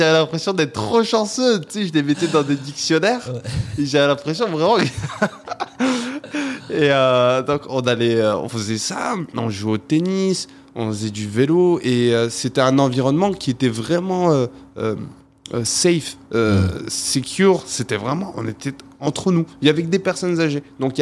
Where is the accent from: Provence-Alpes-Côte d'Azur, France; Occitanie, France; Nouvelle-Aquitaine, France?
Occitanie, France; Toulouse; je viens du quartier Croix de Pierre, à Toulouse. C'est un quartier qui était peuplé et qui est certainement aujourd'hui encore peuplé essentiellement par des personnes âgées.